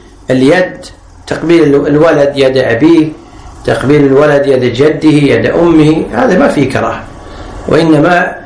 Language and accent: Arabic; Kuwait; حنا عندنا في الكويت التقبيل على الخد معروف